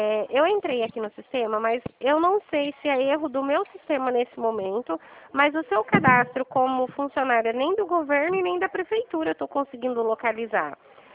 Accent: São Paulo, Brazil; Sim, eu sou de São Paulo, estou em São Paulo.

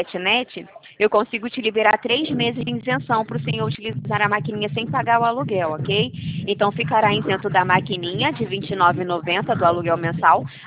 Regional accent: Rio de Janeiro, Brazil; Eu sou do Rio de Janeiro.

